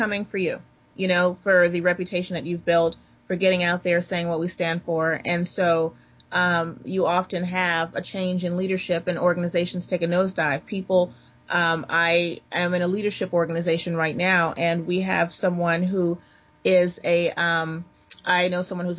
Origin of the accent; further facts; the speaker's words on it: Los Angeles, California, United States; moved away as an adult; I'm originally from Los Angeles, and when I got out of undergrad, went to advertising school and went back home to freelance for a moment and decided I wanted to move to New York